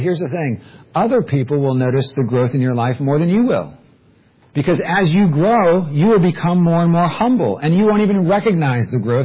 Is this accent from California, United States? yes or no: yes; California, United States; growing up in Silicon Valley, I have no business talking about farming at all